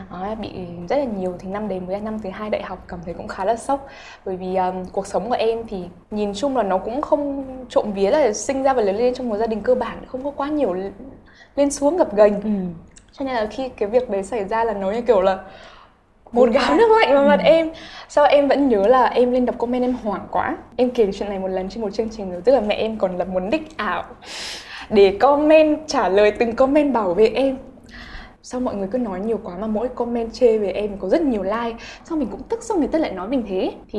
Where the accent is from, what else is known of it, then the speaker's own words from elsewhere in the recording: Vinh, Nghệ An, Vietnam; làm cộng tác viên tại đài ở thành phố Vinh, ở quê em này.